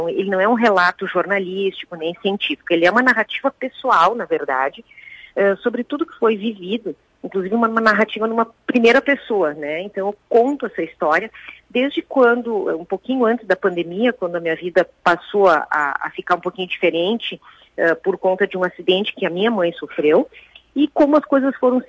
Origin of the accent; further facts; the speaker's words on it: Caxias, Brazil; born there; eu vou fazer com muito orgulho uma tarde de autógrafos em Caxias, que é a minha cidade natal